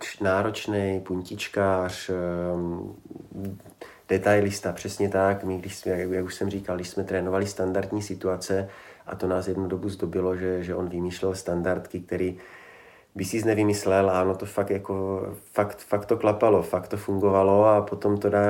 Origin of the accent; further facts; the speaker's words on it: Olomouc, Olomouc Region, Czechia; myslím si, že je z Olomouce, já jsem byl z Olomouce